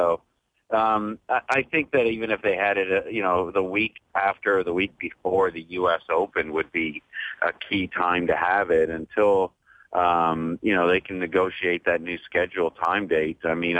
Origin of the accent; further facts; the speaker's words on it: Canada; as far as a Canadian, I think the pressure that's on you to perform well in your own country